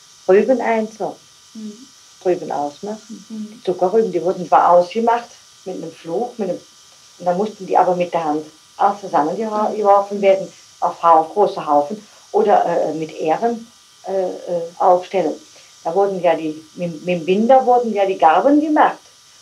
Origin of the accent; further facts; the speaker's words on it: Roitzheim, North Rhine-Westphalia, Germany; born there; Ich bin in Reutzheim geboren. Und ich bin dann 46 eingeschult worden nach Kuchenheim. Und wir sind Anfang 47 nach Reutzheim angekommen.